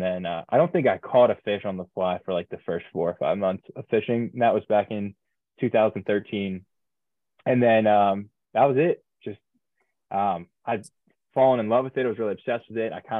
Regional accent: Reading, Pennsylvania, United States; just trout and smallmouth in Berks County. I'm from Reading, PA.

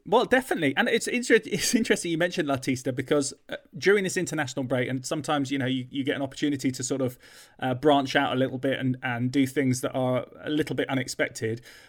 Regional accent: London, United Kingdom; which was near to where I grew up in North London.

